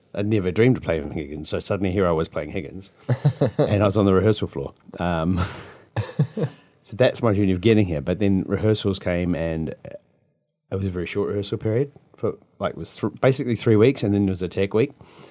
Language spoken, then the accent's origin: English; Taumarunui, Manawatū-Whanganui, New Zealand; also born or lived in Christchurch; now in Melbourne, Australia; No, I'm originally from Tomaranui